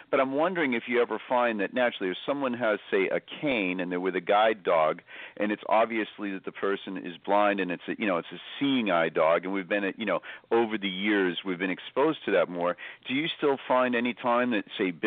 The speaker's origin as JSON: {"language": "English", "country": "Ireland", "said": "I'm sorry to interrupt, but I'm Irish, so I do that all the time."}